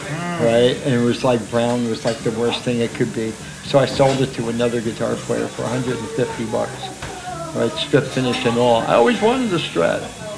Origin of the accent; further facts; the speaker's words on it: Kearny, New Jersey, United States; A guy around the corner from where I grew up in Kearney, New Jersey.